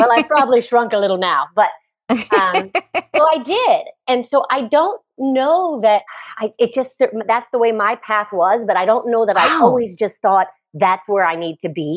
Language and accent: English; Kentucky, United States; I went to NKU, Northern Kentucky University, a little college in my hometown, where they said you need to speak and sing.